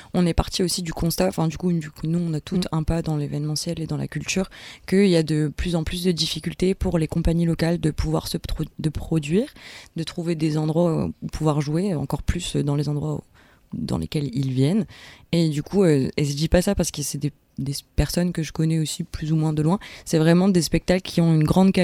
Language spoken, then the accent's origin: French; Blairville, Hauts-de-France, France; nous, on vient du village de Blairville. Du coup, ce qu'on parlait, c'est un village de 300 habitants.